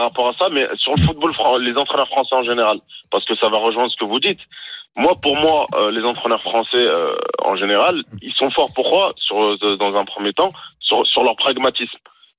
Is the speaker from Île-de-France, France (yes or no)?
no; Lyon, Auvergne-Rhône-Alpes, France; moi, je suis lyonnais